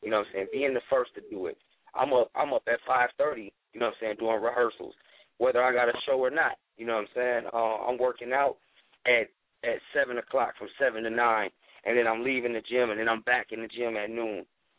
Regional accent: Minnesota, United States; now in California, United States; representing Minnesota, but I'm out in Cali.

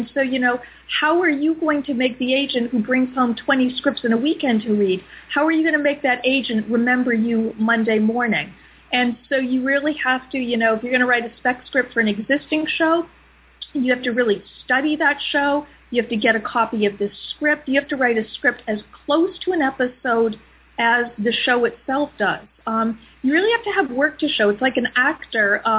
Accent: Lebanon, New Hampshire, United States; How did Jay know that I'm from Lebanon, New Hampshire?

